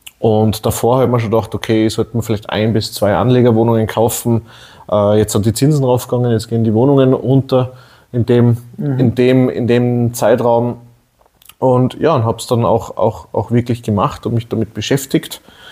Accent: Salzburg, Austria; bin 33 Jahre alt, komme aus der schönen Salzburger Stadt, ja, direkt in der Stadt, wohne jetzt Umgebung

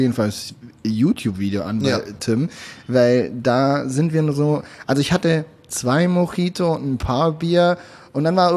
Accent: Hamburg, Germany; als Hamburger

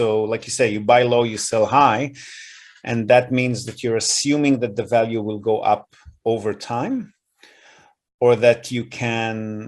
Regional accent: Israel; I grew up in Israel

